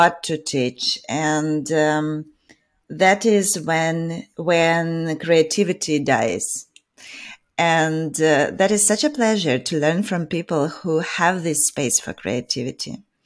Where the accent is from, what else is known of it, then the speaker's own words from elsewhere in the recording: Ukraine; again, I am talking from Ukrainian perspective.